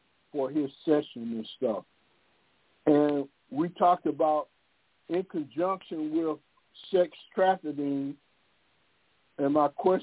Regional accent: the South, United States; I'm from the South. I'm from all the way down there, as far as you can get.

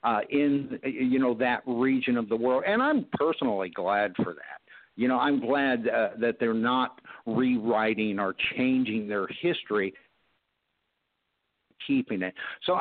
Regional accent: United States; I personally, as an American, love the royal family.

